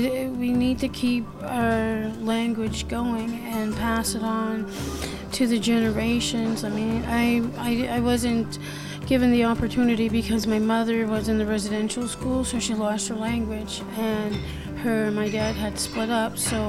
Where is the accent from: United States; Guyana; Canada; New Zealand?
Canada; Indian Brook, Nova Scotia; I am from Indian Brook, and I am 35 years old